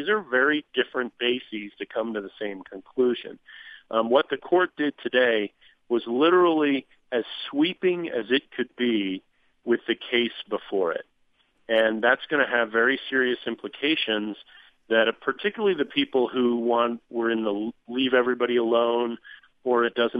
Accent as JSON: {"language": "English", "region": "Virginia", "country": "United States", "said": "I mean, priests, for instance, I'm from Virginia"}